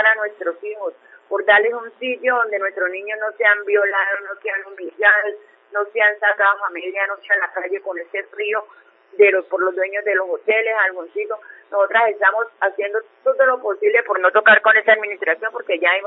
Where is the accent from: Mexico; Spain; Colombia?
Colombia; somos ciudadanas colombianas